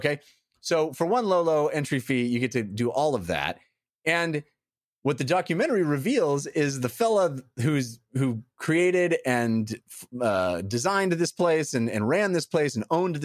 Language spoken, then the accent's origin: English; California, United States; This is a documentary about something I had never heard of because I'm born and raised in California. I grew up